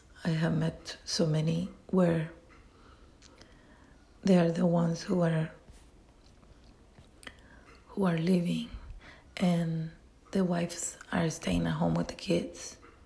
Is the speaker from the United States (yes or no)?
no; El Salvador; English is a second language; my background is Latin American. I'm from El Salvador.